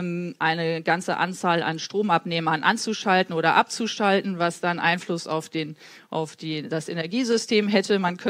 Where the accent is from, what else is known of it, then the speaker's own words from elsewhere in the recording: Frankfurt, Hesse, Germany; Ich komme ja aus Frankfurt